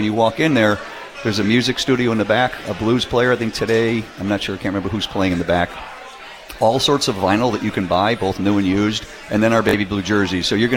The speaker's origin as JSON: {"language": "English", "town": "Boston", "region": "Massachusetts", "country": "United States", "tie": "born or raised there", "said": "And I grew up in Boston going to Fenway my whole life, so I'm not just a homer."}